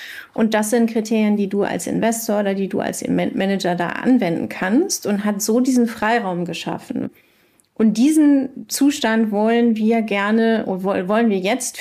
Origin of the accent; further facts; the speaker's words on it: Cologne, North Rhine-Westphalia, Germany; als Kölnerin war es noch schlimmer sozusagen.